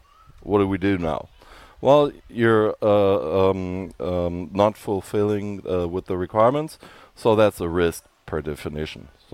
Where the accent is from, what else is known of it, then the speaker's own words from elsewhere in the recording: Germany; English is a second language; And obviously I'm from Germany, so.